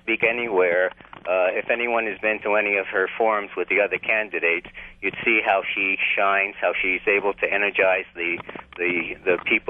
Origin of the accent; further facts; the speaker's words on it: Barneveld, Wisconsin, United States; Barneveld.